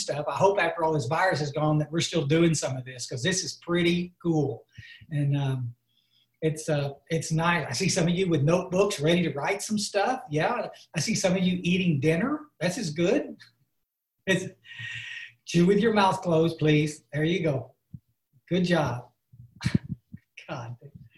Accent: Ingram, Texas, United States; I'm actually from Ingram, Texas. Not England, Texas, Ingram, Texas.

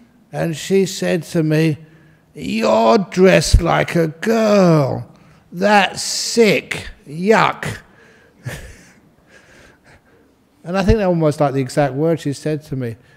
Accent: Acton, London, United Kingdom; And that's where I grew up in London, in West London, Acton. Part of that area is very rough.

